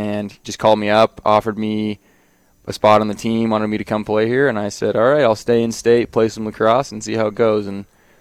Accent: Denver, Colorado, United States; I'm from Denver originally, so my parents and family all get to come out

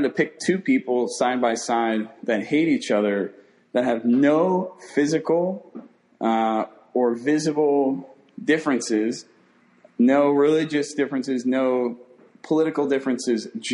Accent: Florida, United States; I'm from Florida.

